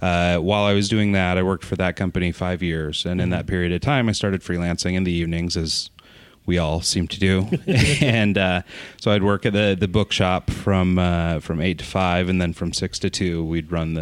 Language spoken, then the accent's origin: English; Pocatello, Idaho, United States; now in Salt Lake City, United States; We are sort of born and raised in Idaho, state of Idaho, a city called Pocatello. And 4 years ago, we moved down to Salt Lake.